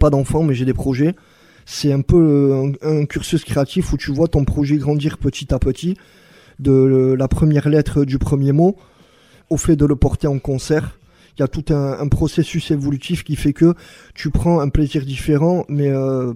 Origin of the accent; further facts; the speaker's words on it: Bayonne, Nouvelle-Aquitaine, France; je suis de Bayonne.